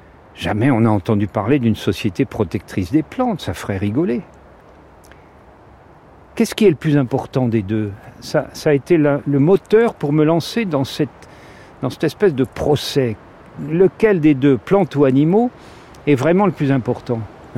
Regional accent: Paris, Île-de-France, France; J'étais au Quartier Latin, puisque je suis parisien, je faisais mes études à la Sorbonne.

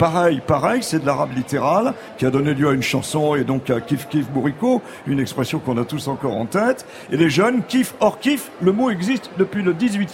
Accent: Saint-Denis, Île-de-France, France; born there; Je suis né à Saint-Denis. J'étais baptisé à Saint-Denis.

